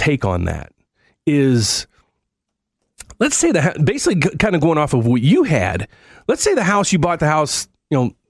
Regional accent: West Virginia, United States; I'm from West Virginia.

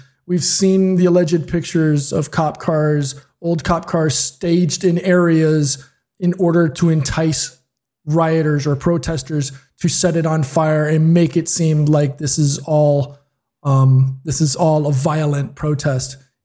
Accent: United States; moved away; even though I'm 5,000 miles away, but I'm still an American, I'm still a US citizen.

